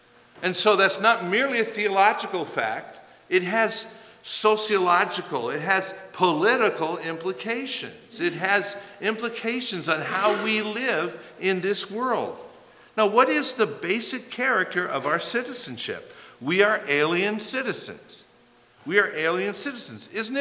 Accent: Wisconsin, United States; moved away as an adult; I grew up in Wisconsin, and then I went to Ohio for college, and I talked funny to people around me.

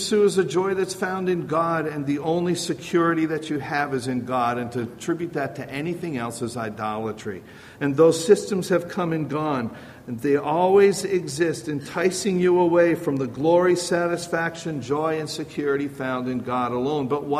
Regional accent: Merton, Wisconsin, United States; Now, in the town where I grew up in Merton, Wisconsin, we had an old mill.

